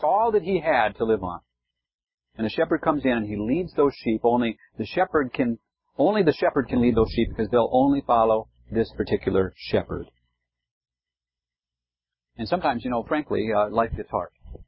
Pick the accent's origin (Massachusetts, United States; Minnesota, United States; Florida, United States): Minnesota, United States; Cohasset; I grew up in Cohasset, Minnesota, about 5 miles away, and we moved to the middle school in the seventh grade.